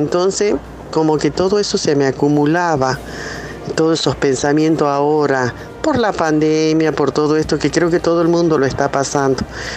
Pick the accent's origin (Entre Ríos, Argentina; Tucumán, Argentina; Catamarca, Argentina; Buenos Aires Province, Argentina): Tucumán, Argentina; Soy de Tucumán.